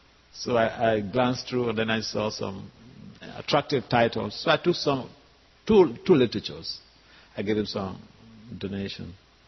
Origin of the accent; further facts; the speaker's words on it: Nigeria; born there; my parents are Nigerians. I was born in Nigeria, and as a young man, I was working in the judiciary